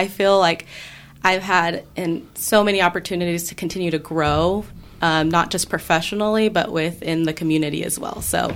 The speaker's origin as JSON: {"language": "English", "town": "Emporia", "region": "Kansas", "country": "United States", "tie": "born or raised there", "said": "So I actually grew up here in Emporia."}